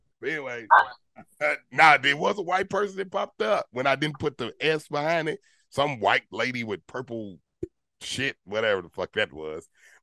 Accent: Nashville, Tennessee, United States; I'm born and raised in Nashville.

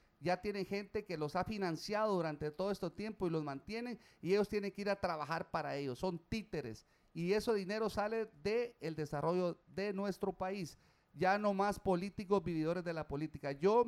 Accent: Guatemala; born there; nacido en Guatemala, con un apellido guatemalteco

